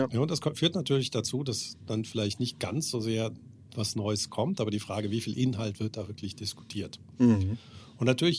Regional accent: Germany; moved away as an adult; now in Switzerland; Ich bin aus Deutschland als Investmentbanker in die Schweiz gezogen.

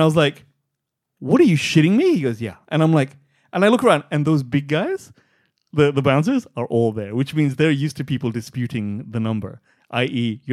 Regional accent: Perth, Western Australia, Australia; I'm a dude from Perth.

